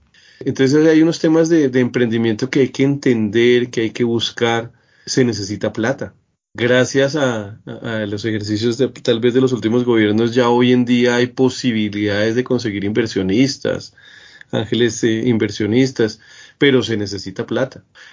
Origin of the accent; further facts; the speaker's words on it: Bogotá, Colombia; yo soy de Bogotá, bogotano de pura cepa, colombiano completamente, con la oportunidad de haber recorrido muchas ciudades y muchos pueblos de Colombia.